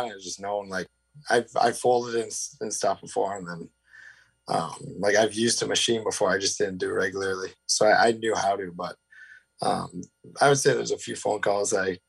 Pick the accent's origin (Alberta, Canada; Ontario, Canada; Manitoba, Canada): Ontario, Canada; Mississauga; Yeah, I've been home since I came back from Latvia, back home in Mississauga.